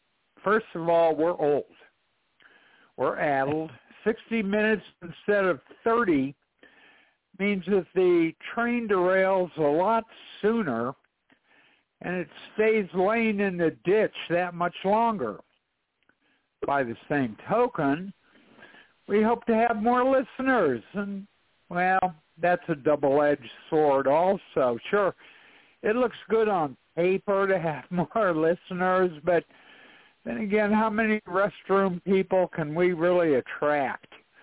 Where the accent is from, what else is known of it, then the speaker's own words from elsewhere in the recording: Madison, West Virginia, United States; I said, I'm from Boone County. She goes, no. I said, oh, yeah. Madison, West Virginia.